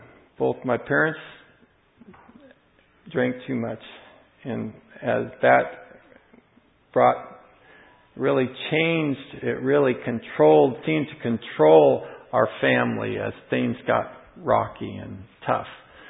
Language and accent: English; California, United States; I was born in Southern California, in San Diego. That's where I was born. Didn't grow up right in San Diego, but in the vicinity.